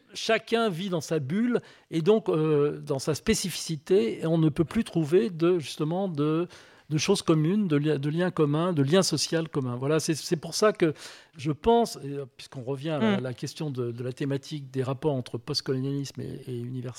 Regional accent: France; je suis français, je vis en France, j'exerce ma profession en France

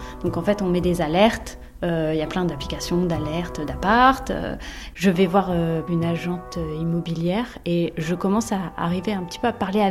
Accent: Le Pré-Saint-Gervais, Île-de-France, France; le Pré Saint-Gervais, c'est ma ville natale. Non, c'est ma ville d'enfance. C'est la ville dans laquelle mes parents vivent.

